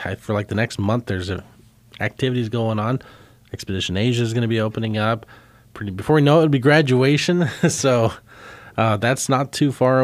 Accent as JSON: {"language": "English", "town": "Belton", "region": "Missouri", "country": "United States", "tie": "born or raised there", "lives_now": "Manhattan, United States", "said": "I remember when I was moving to Kansas a few years ago, we went to one in my hometown of Belton, Missouri, and froze out there."}